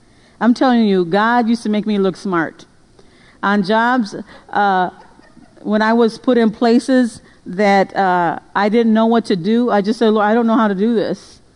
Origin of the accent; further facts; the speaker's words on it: United States; I'm Mexican American. So I should know Spanish. So that was something in me, because I was born Mexican. I was born U.S., but out of a Mexican lineage.